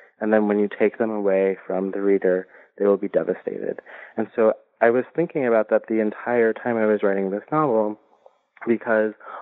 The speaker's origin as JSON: {"language": "English", "region": "New Jersey", "country": "United States", "tie": "born or raised there", "also_born_or_lived": "Iowa City", "said": "Well, I am Puerto Rican and Italian, and I grew up in New Jersey"}